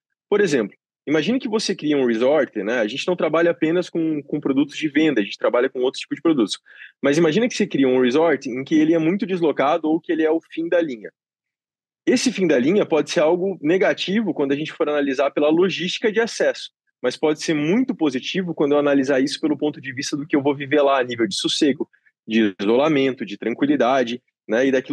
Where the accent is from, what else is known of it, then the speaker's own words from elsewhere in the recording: Joinville, Santa Catarina, Brazil; now in São Paulo, Brazil; Eu moro há 2 anos em São Paulo, mas sou natural de Joinville.